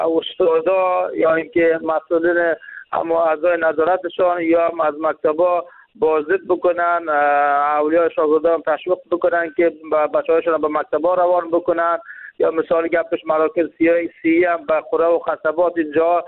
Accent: Jowzjan, Afghanistan; ولایت ما، ولایت جوزجان،

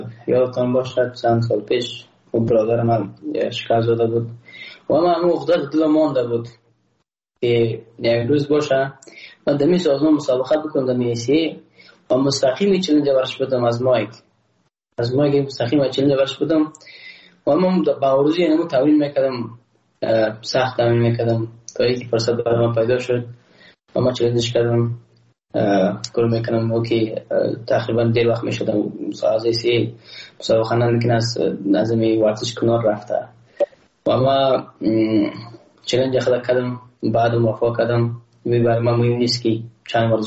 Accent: Afghanistan; ما یک افغان هستم

